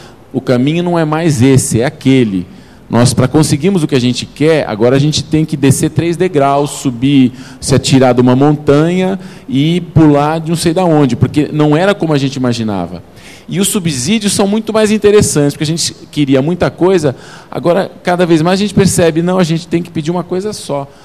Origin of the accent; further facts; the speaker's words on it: Brazil; born there; Eu quero morar no Brasil, que eu nasci aqui, amo a minha terra, amo a minha floresta, amo o meio ambiente.